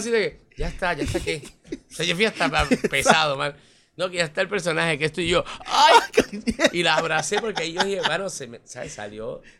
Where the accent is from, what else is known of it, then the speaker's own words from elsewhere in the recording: Puerto Rico; yo vengo de Puerto Rico, tengo mi material